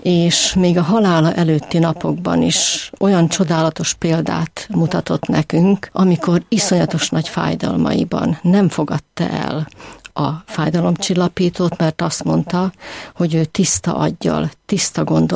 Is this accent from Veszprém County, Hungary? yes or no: no; Endrőd, Békés, Hungary; born there; 1951-ben születtem egy kis faluban, Békés megyében, Endrődön, Viharsarok